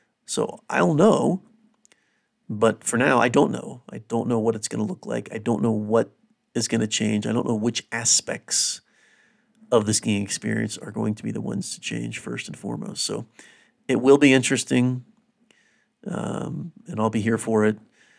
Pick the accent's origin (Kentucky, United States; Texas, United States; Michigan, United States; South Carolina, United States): South Carolina, United States; particularly people that live where I grew up in South Carolina.